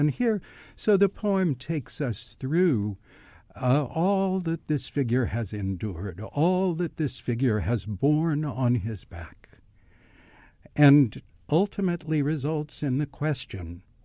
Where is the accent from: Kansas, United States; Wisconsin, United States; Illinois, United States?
Kansas, United States; I'm also from Kansas.